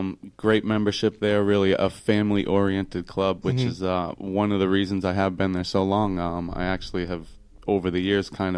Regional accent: Massachusetts, United States; moved away as an adult; also born or lived in South Carolina; now in Long Island, United States; Born and raised in Massachusetts, moved to Long Island in 99 mm-hmm. after a little bit of time down in South Carolina getting into the golf business.

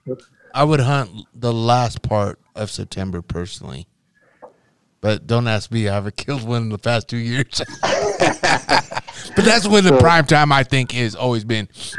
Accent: Nebraska, United States; So True Value, when I grew up in Nebraska, it used to be called Gibson's.

